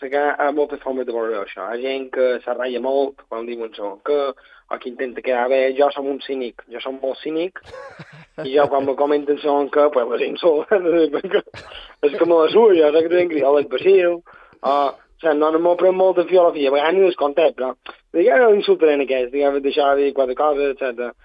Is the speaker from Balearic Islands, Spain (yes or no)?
yes; Campanet, Balearic Islands, Spain; de Mallorca, sí, jo som del Campanet.